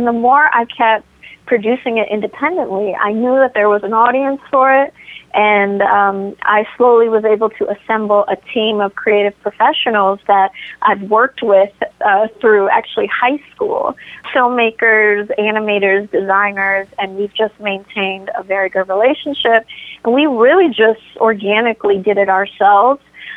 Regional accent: Washington, District of Columbia, United States; born there; I was, I'm from the States. I was born in D.C. My mom is from Trinidad and my dad is African American.

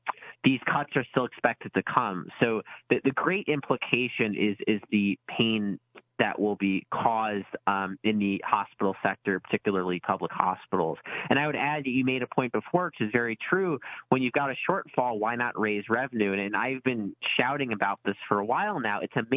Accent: New York, United States; my personal fear as a New Yorker is Cuomo is going to use this crisis to drive a severe austerity budget down the throats of New Yorkers.

